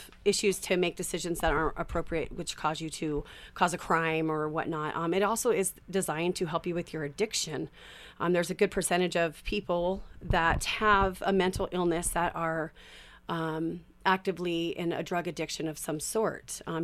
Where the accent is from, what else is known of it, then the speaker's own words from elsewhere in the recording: Moscow, Idaho, United States; I'm originally from Moscow.